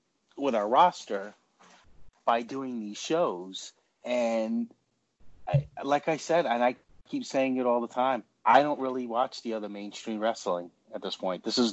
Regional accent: New York, United States; You know, I'm from New York, so you know me. I love that New York attitude.

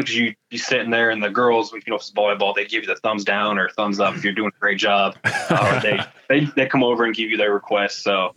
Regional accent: Nebraska, United States; Growing up in the Midwest, in Nebraska, on a farm, being able to get in there and get your hands dirty

